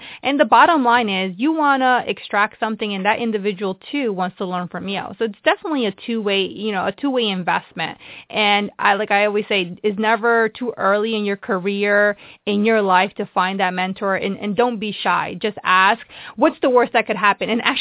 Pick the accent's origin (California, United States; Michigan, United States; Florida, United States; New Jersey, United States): New Jersey, United States; Like, I was from New Jersey